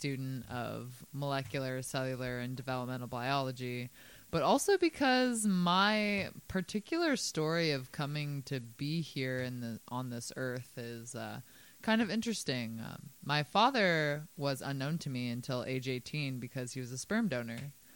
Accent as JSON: {"language": "English", "town": "Oakland", "region": "California", "country": "United States", "tie": "born or raised there", "said": "I grew up in Oakland, the former murder capital of the United States"}